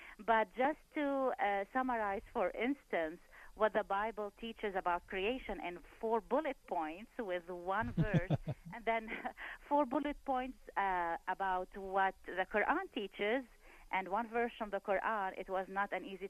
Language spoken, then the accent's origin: English; Lebanon; now in United States; Originally, I come from Lebanon in the Middle East.